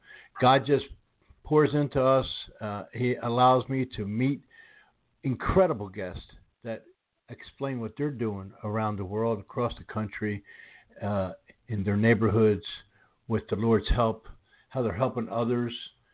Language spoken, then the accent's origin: English; Northeast, United States; I know for me, I was raised in the Northeast, and that seems to be a big thing. It's a little different here in the South, not in a bad way.